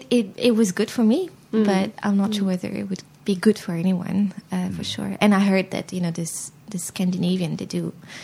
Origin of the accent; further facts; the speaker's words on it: France; first language French; English is a second language; I was coming from France and yeah